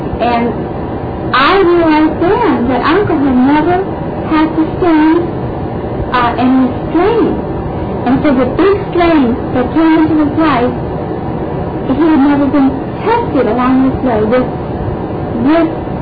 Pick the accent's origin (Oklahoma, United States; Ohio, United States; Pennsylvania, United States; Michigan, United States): Ohio, United States; I was from Ohio, and we had much worse things in Ohio.